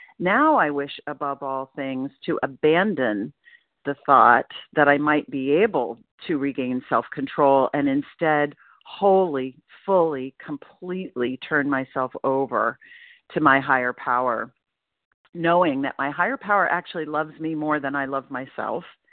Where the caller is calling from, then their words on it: Portland, Maine, United States; I'm calling in from Portland, Maine